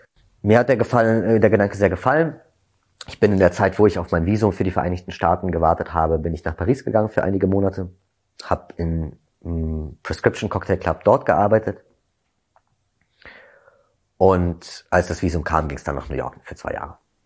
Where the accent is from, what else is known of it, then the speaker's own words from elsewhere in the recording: Berlin, Germany; ich komme aus Berlin, ich kenne hier niemanden